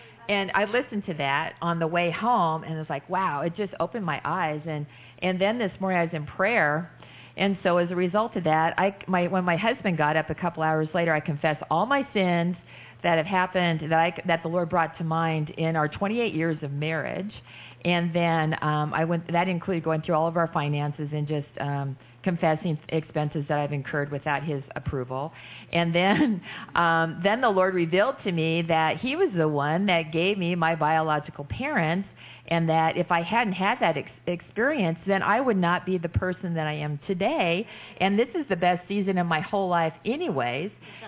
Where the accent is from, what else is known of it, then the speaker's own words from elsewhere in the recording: Keller, Texas, United States; I don't know. And I'm from Keller.